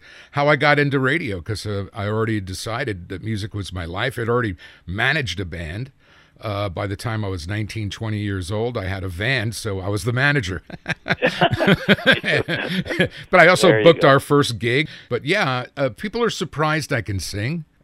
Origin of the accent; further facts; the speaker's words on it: Bronx, New York, United States; That 21 years of growing up in the Bronx never leaves me.